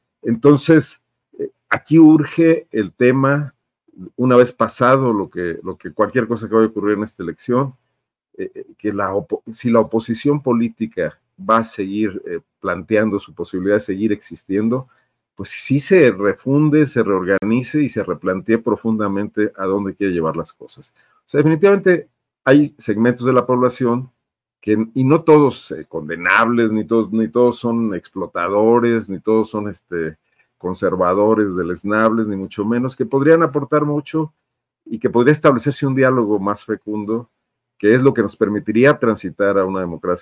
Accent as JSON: {"language": "Spanish", "country": "Mexico", "said": "Aquí vivimos todos, somos mexicanos"}